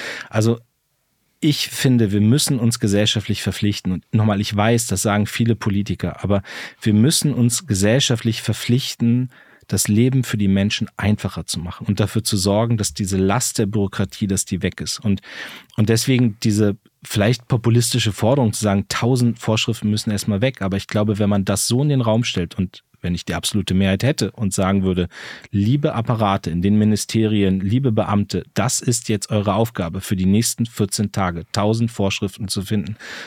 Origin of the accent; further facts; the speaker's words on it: Lower Saxony, Germany; ich komme aus der Lüneburger Heide